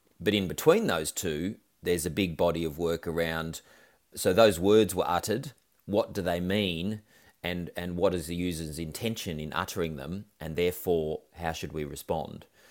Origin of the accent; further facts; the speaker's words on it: Australia; I'm from Australia